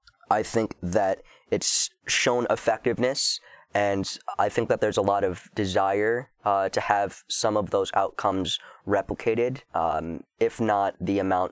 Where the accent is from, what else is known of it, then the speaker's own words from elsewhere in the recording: United States; from my limited perspective as an American who just likes reading, French news in French